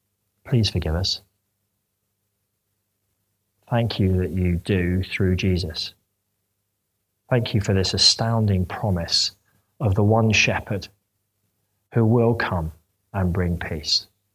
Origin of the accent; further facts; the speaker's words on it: United Kingdom; We're unbelievably British, aren't we?